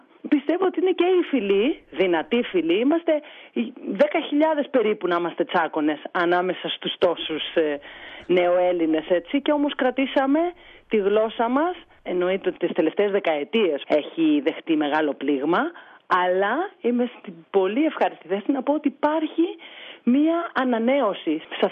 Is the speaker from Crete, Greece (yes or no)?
no; Peloponnese, Greece; Εδώ μεγάλωσα, εδώ πήγα σχολείο. Έφυγα κάποια χρόνια για σπουδές, αλλά εδώ γύρισα πίσω. Εδώ έχω κάνει τα παιδιά μου. Και τα τέσσερα μου παιδιά τα έχω νανουρίσει με τσακώνικα νανουρίσματα.